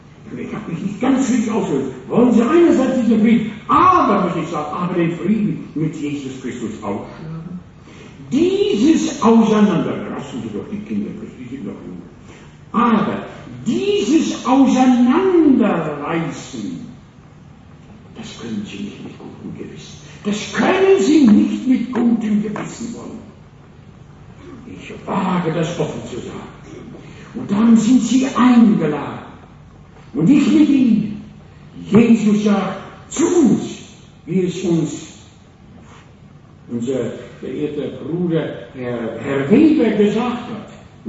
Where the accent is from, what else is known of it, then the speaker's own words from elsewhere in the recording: Halver, North Rhine-Westphalia, Germany; In meinem Heimatdorf Halfter bei Lübenscheid, bei Hagen, so bei Dortmund, bei Wuppertal